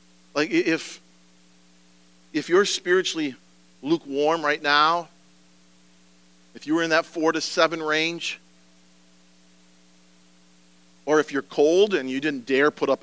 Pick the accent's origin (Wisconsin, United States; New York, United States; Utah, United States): Wisconsin, United States; I remember when I gave my life to Jesus. on the shore of Lake Wazeecha outside my hometown.